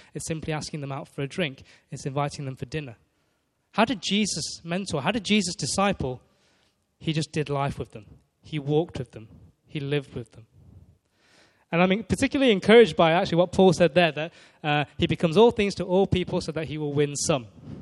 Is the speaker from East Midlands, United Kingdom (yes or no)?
yes; Leicester, East Midlands, United Kingdom; So I grew up in Leicester, and we grew up in the Chinese church in Leicester